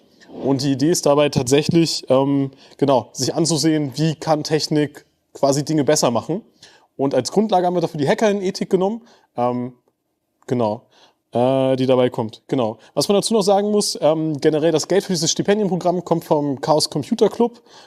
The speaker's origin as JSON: {"language": "German", "town": "Flensburg", "region": "Schleswig-Holstein", "country": "Germany", "said": "Ich komme aus Flensburg"}